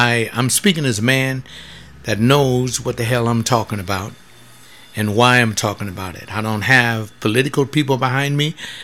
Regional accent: United States; I am an American. Now, what that means is that my country comes first. I'm a black man.

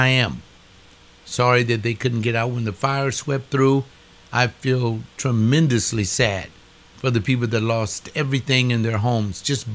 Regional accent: United States; since I'm an American

